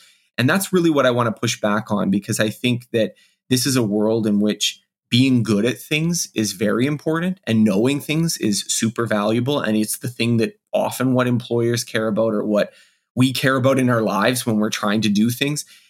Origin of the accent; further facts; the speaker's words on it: Canada; I am Canadian, yeah.